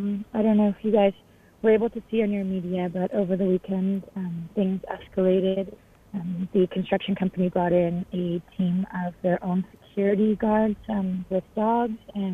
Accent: Ontario, Canada; I'm Anishinaabe, Ojibwe, so I'm from Batchewana First Nation

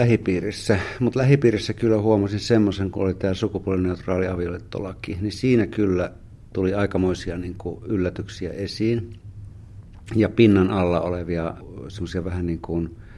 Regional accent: Savo, Finland; itse olen maalta kotoisin ja kävin maaseudulla siellä kaukana maalla Savossa. Äitini asuu siellä

